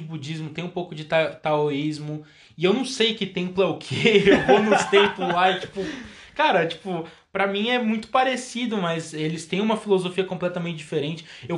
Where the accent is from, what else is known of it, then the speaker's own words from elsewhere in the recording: Brazil; A gente, como brasileiro, né? A gente tem essa cultura de ser mais.